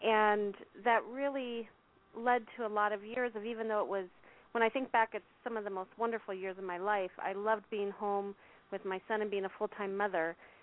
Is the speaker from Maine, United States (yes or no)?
no; Tucson, Arizona, United States; I am from Tucson, Arizona.